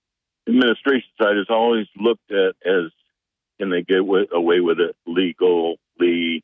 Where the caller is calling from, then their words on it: Conklin, United States; Good morning, Bob. … I'm calling from Conklin.